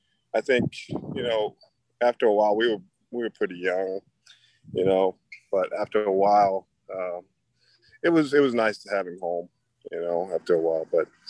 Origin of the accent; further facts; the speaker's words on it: Newark, Delaware, United States; rom Delaware. I grew up in Newark, Delaware, pretty much my whole life. I came there from the age of 7 after my dad.